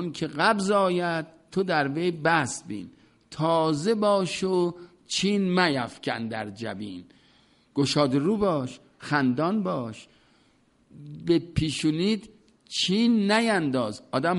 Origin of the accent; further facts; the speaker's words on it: Iran; این تا دید ما ایرانی هستیم و فارسی صحبت میکنیم